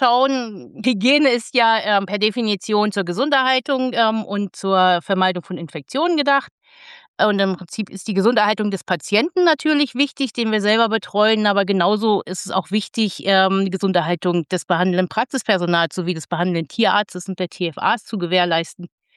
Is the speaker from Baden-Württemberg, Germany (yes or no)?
no; Lengede, Lower Saxony, Germany; also born or lived in Wolfenbüttel; gebürtig komme ich, wie man hören kann, nicht aus Bayern, sondern aus Niedersachsen. Ich bin in der wunderschönen Jägermeisterstadt Wolfenbüttel geboren und bin in einem kleinen Dorf namens Lengede aufgewachsen, welches in den 60er Jahren durch ein Bergwerksunglück zu trauriger Berühmtheit kam.